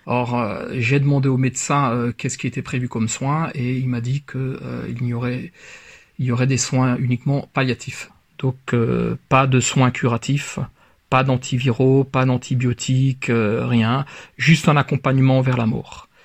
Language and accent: French; Grand Est, France; alors que chez nous, en Alsace, ça flambait directement